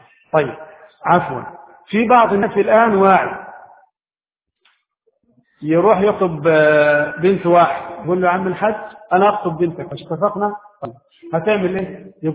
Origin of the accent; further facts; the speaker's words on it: Egypt; الصداقة عندنا في مصر